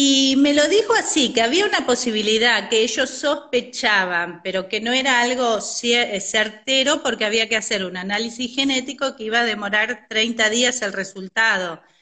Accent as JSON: {"language": "Spanish", "town": "San Antonio de Padua", "region": "Buenos Aires Province", "country": "Argentina", "lives_now": "Trenque Lauquen, Argentina", "said": "Sí, de la zona oeste, y ahora estoy en el oeste de la provincia, porque Trenquelauquen está bien al oeste de la provincia."}